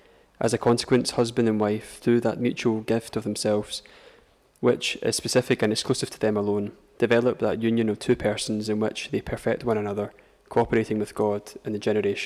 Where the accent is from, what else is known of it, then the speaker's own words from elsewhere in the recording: Paisley, Scotland, United Kingdom; half of my family are from Paisley. I'm from Paisley originally.